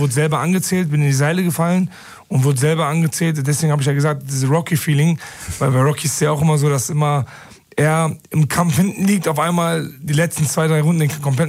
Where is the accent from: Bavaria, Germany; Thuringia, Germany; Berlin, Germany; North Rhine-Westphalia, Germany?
North Rhine-Westphalia, Germany; Bochum; ich bin in Bochum mehr oder weniger groß geworden, ne? Also zwar Wattenscheid, aber Wattenscheid ist immer so, ich sag mal, hat auch immer zu Bochum gehört, meiner Meinung nach.